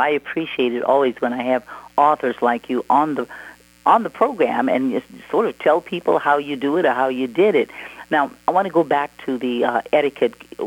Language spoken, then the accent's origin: English; Louisiana, United States; I'm from Louisiana, and I usually tell them you don't add anything after the cook finishes a dish because it's insulting.